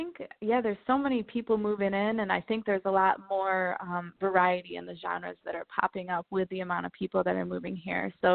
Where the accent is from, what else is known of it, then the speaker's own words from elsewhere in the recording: New York, United States; now in Nashville, United States; I'm originally from New York. I moved to Nashville about a year and a half ago